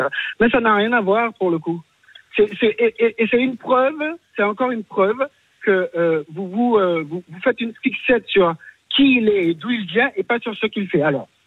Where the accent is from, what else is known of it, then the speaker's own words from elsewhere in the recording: Rennes, Brittany, France; Je suis de Rennes, hein. Je suis pas de chez lui, hein.